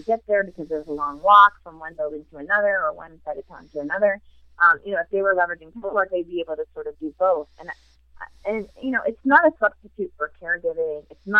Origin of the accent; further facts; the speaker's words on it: Maine, United States; You know, my home state is one of them, Maine.